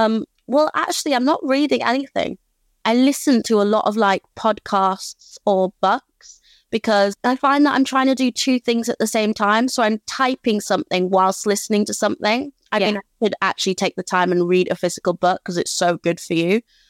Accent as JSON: {"language": "English", "town": "York", "region": "Yorkshire and the Humber", "country": "United Kingdom", "said": "So I'm from Yorkshire, just outside of York."}